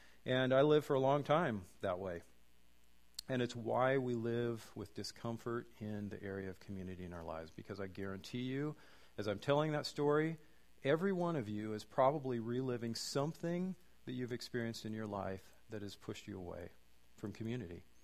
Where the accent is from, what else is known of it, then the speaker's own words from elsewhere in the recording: Duvall, Washington, United States; and I'm from Duval, so there's kind of this culture clash a little bit.